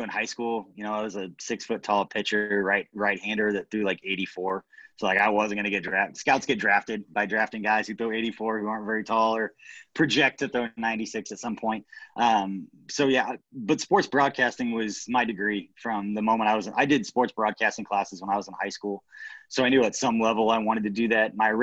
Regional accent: Kansas City, Missouri, United States; But for growing up in Kansas City and coming back, and going down Main Street and just being at Union Station and all the fans there

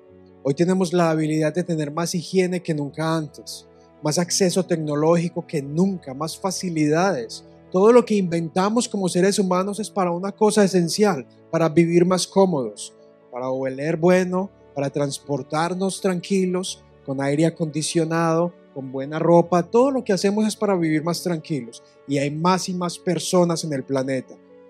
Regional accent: Colombia; Por lo menos en mi país decimos, si en Estados Unidos llueve, en Colombia no escampa.

